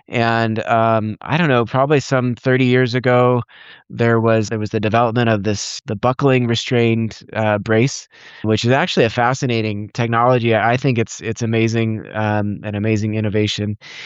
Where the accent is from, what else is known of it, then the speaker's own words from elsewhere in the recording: Lodi, California, United States; now in Berkeley, United States; I grew up in Lodi in the Valley in California and went to Berkeley for my undergrad and master's